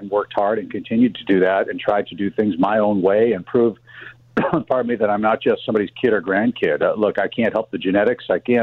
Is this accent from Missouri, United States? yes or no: yes; St. Louis, Missouri, United States; Yeah, I grew up in St. Louis, went to high school there.